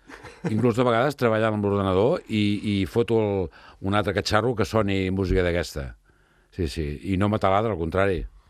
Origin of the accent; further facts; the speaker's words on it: Martorell, Catalonia, Spain; moved away; fa 40 anys que sóc fora de Martorell i m'ho miro en perspectiva